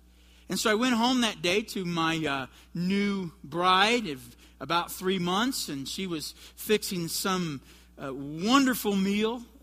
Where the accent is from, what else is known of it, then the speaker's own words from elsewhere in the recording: Kansas, United States; And I grew up in Johnson County, Kansas.